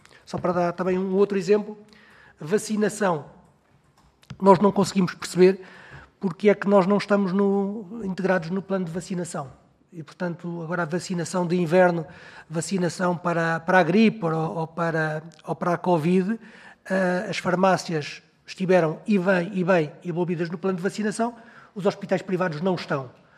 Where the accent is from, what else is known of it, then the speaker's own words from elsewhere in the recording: Portugal; somos portugueses, estamos em Portugal, temos atividade privada